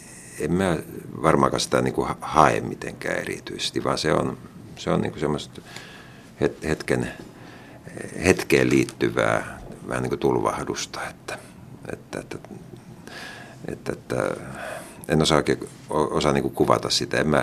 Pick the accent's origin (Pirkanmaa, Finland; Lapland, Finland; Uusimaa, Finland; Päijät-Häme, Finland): Uusimaa, Finland; Espoo; Et itse lapsuudessa asuin Espoossa ja Espoota nykyään pidetään aika edistyneenä, niin kyllä meillä oli puuse oli pihan perällä.